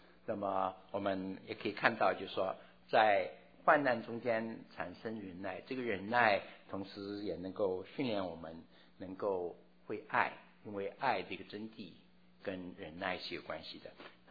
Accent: Wenzhou, Zhejiang, China; 我在小的时候住在温州啊，因为最近常常想到小的时候的事情啊，也许是因为母亲离开我们的关系。那么记得在温州的时候，那个时候大概七岁八岁的时候

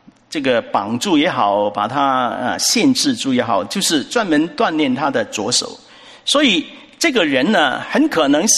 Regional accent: China; 但是时事不好呢，我们中国人有一句话说，时事就怎么样，造英雄。

